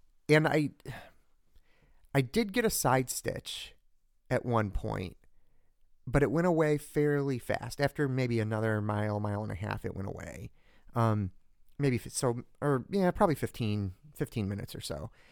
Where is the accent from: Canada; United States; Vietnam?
Canada; because we're metric in this house, we're Canadian.